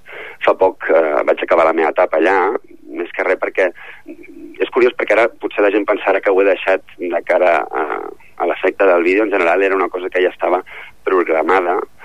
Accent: Ripollet, Catalonia, Spain; del que sempre explico que sóc de Ripollet

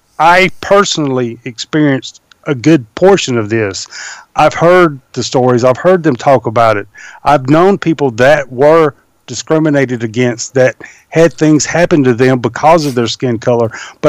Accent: the South, United States; I grew up in the South in the 70s.

